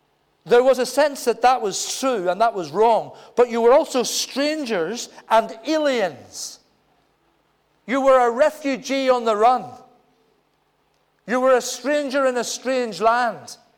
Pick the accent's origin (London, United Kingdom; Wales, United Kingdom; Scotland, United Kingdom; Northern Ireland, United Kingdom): Northern Ireland, United Kingdom; I want to say that I'm Irish, but I don't know whether I was included in that, because I'm a northerner, and I'm British.